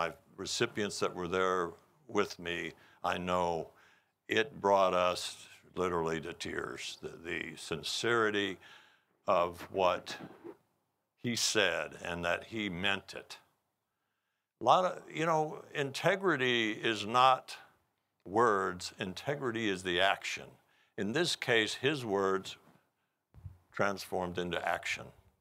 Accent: Pueblo, Colorado, United States; And 2 was Bill Crawford, who was also from my hometown with 2 other recipients, 4 of us from Pueblo, Colorado.

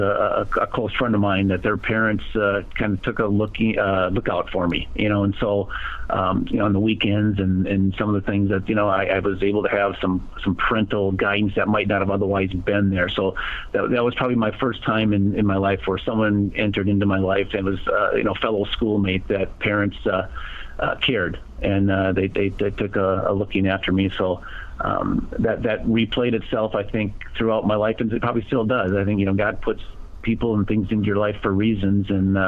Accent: Blooming Prairie, Minnesota, United States; I am originally from Minnesota, so born and raised in Minnesota, a small town in southern Minnesota, actually, Blooming Prairie, for my earlier years.

